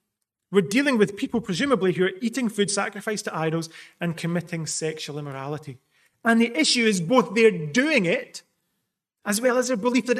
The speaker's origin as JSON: {"language": "English", "region": "Scotland", "country": "United Kingdom", "said": "It's where I'm from. I'm Scottish."}